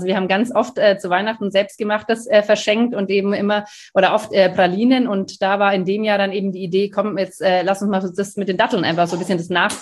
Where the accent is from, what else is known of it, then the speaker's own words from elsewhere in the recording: Turkey; Ich bin habe Großteile meiner Jugend in der Türkei verbracht.